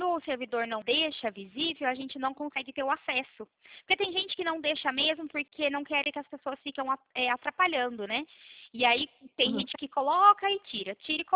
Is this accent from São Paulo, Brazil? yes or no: yes; São Paulo, Brazil; Eu sou do interior de São Paulo